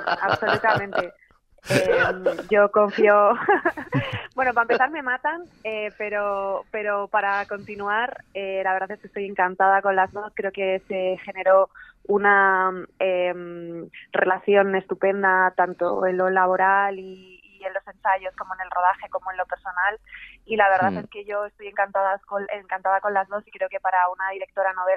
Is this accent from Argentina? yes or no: no; Castile, Spain; Pues la verdad es que como buena mujer castellana soy bien cabezota